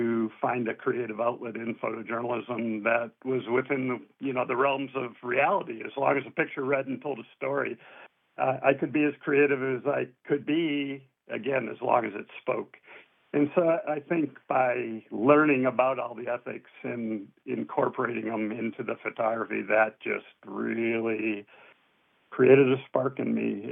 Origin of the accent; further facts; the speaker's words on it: Saginaw, Michigan, United States; I was in Saginaw. I had been in my hometown working, ended up being hired in my hometown of Saginaw, but I had been there my whole life.